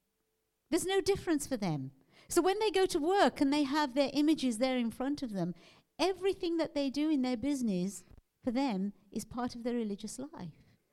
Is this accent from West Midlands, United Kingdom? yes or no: yes; West Midlands, United Kingdom; born there; And so I was born in the Midlands, West Midlands.